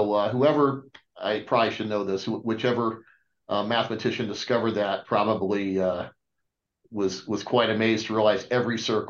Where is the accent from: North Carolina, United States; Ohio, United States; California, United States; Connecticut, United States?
Ohio, United States; Cincinnati; now in Denver, United States; So I grew up in Cincinnati most of my childhood, and I've lived in Metro Denver most of my adult life.